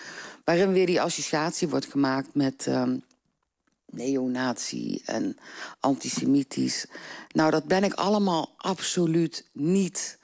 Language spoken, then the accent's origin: Dutch; Gelderland, Netherlands; now in Venlo, Netherlands; Nou, 32 jaar geleden ben ik hier komen wonen. Ik kom eigenlijk oorspronkelijk uit Zuid-Gelderland, onder de rivieren.